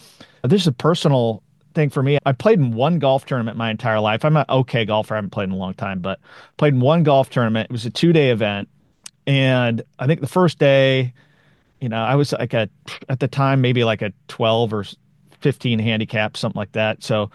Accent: Portland, Oregon, United States; Vikings. I grew up in Portland, Oregon.

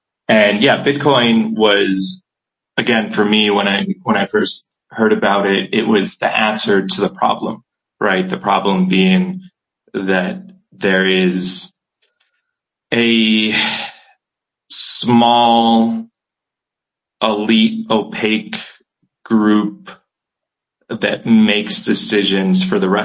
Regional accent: New York, United States; moved away as an adult; now in El Salvador; I'm from New York originally. Moved down here to El Salvador in August 2021.

